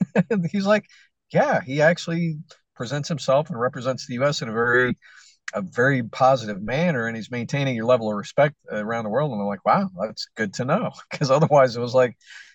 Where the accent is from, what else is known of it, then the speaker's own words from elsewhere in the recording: United States; being an American living here in America, if I just talk to Americans, I'm always just only going to get this perspective.